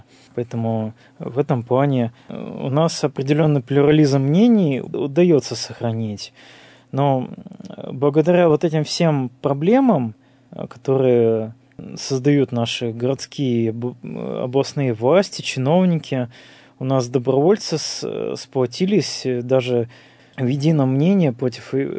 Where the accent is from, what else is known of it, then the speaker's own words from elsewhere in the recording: Nizhny Tagil, Sverdlovsk Oblast, Russia; Я вырос сам в Тагиле, там примерно так же.